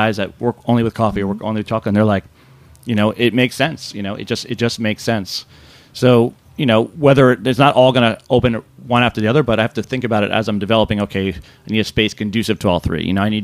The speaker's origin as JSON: {"language": "English", "region": "New York", "country": "United States", "tie": "born or raised there", "said": "and I grew up in the Catskills, and the only thing around us was country clubs."}